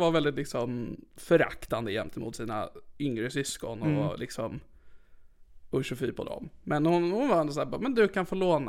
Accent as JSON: {"language": "Swedish", "town": "Sigtuna", "region": "Stockholm County", "country": "Sweden", "said": "jag kommer ju från Sigtuna, det är en rik stad. Så det är en väldigt höger stad"}